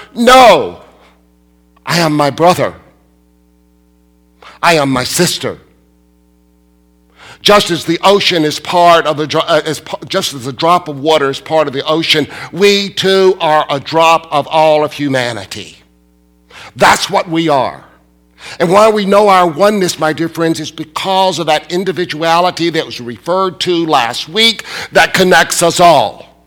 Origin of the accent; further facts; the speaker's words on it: Alabama, United States; And you see, I'm from Alabama. Selma, Alabama. I lived less than 75 miles from Selma, Alabama.